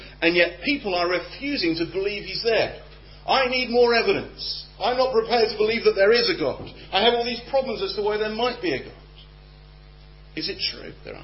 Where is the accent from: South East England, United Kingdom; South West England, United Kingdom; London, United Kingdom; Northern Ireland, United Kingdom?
South West England, United Kingdom; Gloucester; Where I grew up in Gloucester, we had a hill, which I used to walk up regularly.